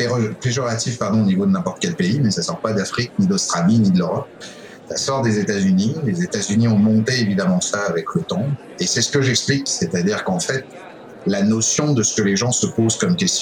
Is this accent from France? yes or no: yes; France; now in Quebec City, Canada